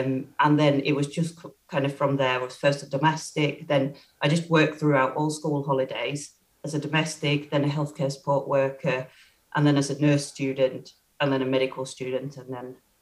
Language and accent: English; Finland; English is a second language; moved away as an adult; now in United Kingdom; So I come from Finland and I trained there, did a year of nursing that decided it wasn't for me